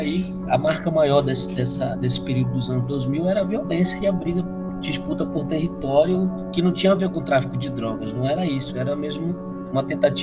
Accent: Manaus, Amazonas, Brazil; Eu sou filho da Compensa, nasci na Compensa.

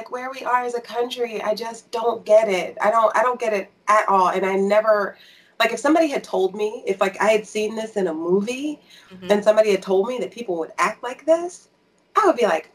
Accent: Virginia, United States; Like, you know, I'm from Virginia, so my family is down there

